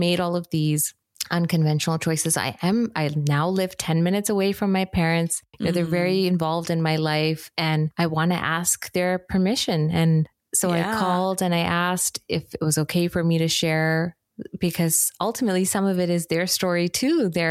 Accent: Singapore; there was so much similarity to how I grew up in Singapore, of this island culture

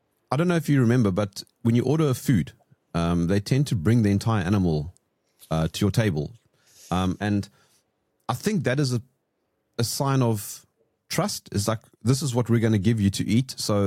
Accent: South Africa; Being a South African

